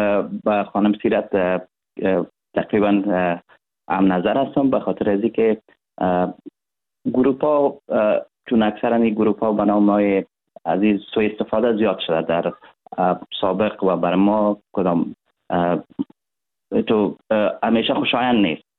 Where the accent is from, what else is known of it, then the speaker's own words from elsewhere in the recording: Afghanistan; ولی کل ما یک افغان هستیم.